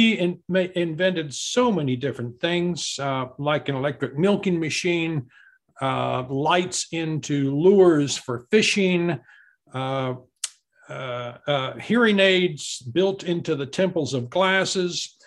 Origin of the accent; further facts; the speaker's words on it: Amarillo, Texas, United States; to think about even that type of artistic work takes me all the way back to when I was growing up in Amarillo, Texas.